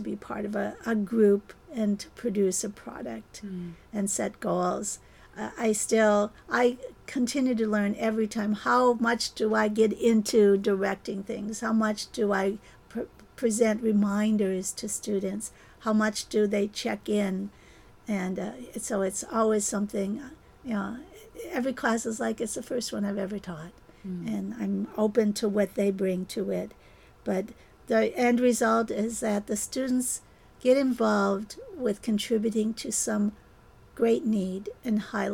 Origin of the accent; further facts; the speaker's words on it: Minnesota, United States; I'm Anishinaabe, I'm Ojibwe Indian, I'm enrolled on the White Earth Reservation, I'm a member of the Minnesota Chippewa tribe.